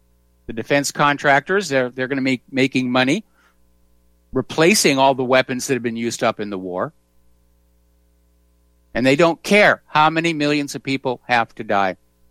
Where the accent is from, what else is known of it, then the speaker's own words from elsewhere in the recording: New England, United States; I grew up in New England farming country in a little tiny town. And yeah, this was the 1950s